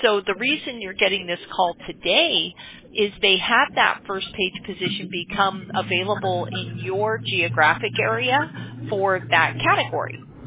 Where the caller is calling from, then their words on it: California, United States; We're in Orange County, California.